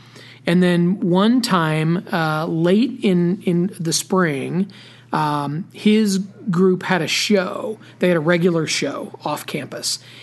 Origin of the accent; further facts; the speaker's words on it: Indiana, United States; Well, I was still in Indiana. I was in a small town. I went back to my hometown, but I was working at a small radio station, WIOU, Kokomo, Indiana.